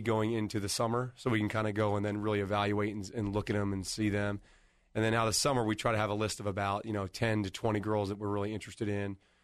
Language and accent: English; Philadelphia, Pennsylvania, United States; I'm a huge Eagles fan. I grew up in Philadelphia, so I'm a big underdog guy.